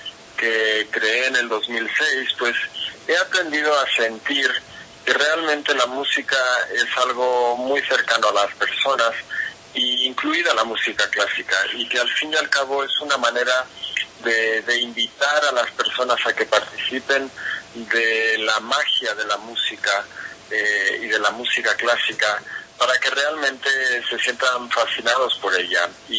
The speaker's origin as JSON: {"language": "Spanish", "region": "La Rioja", "country": "Spain", "said": "yo soy de la Rioja, en el norte de España"}